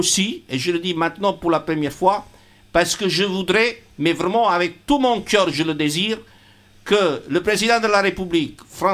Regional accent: Italy; Je suis italien, mais qui n'écrit rien en italien. Tout ce que j'écris, je l'écris en français.

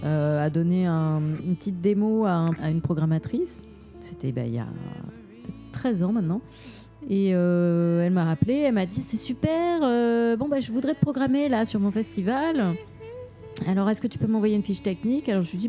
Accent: Bordeaux, Nouvelle-Aquitaine, France; Moi, je viens de Bordeaux

